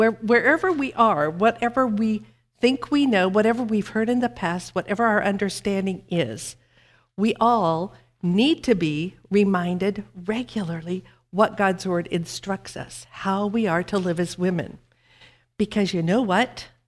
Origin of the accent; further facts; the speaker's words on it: Oregon, United States; now in Kentucky; I grew up in Oregon, which Nicole thinks is hilarious. And so having moved to Kentucky